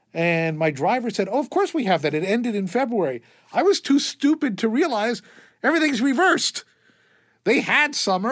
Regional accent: United States; Okay, don't forget, I'm an American, so I'm ignorant.

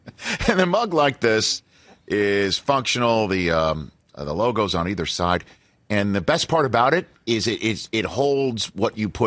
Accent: Altoona, Pennsylvania, United States; Altoona, Pennsylvania.

